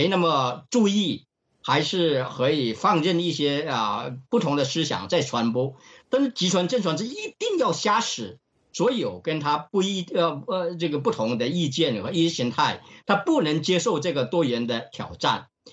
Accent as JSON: {"language": "Chinese", "country": "Australia", "said": "这个Murdoch 是我们澳大利亚人啊"}